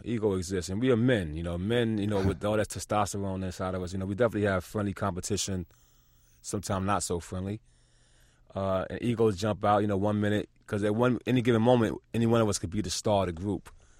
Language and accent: English; New York City, New York, United States; being one of 11 children, it was, you know, very hard times growing up in New York City.